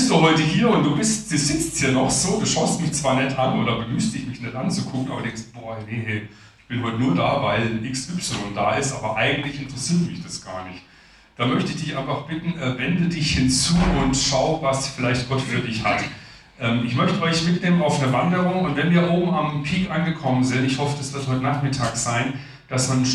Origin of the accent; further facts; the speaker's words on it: Bavaria, Germany; ich komme ja aus dem Allgäu.